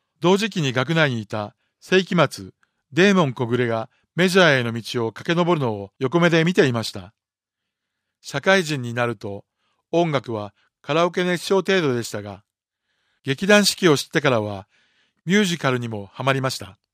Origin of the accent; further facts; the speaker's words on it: Tokyo, Japan; 東京で生まれ育って高校時代、ギターを独学で覚え